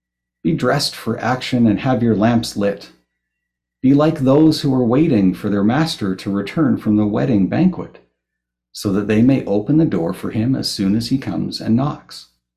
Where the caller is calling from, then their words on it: Winnipeg, Manitoba, Canada; I am joining you from Winnipeg, from Treaty 1, the traditional territories of the Anishinaabe, Cree, and Dakota peoples, and the homeland of the Métis Nation.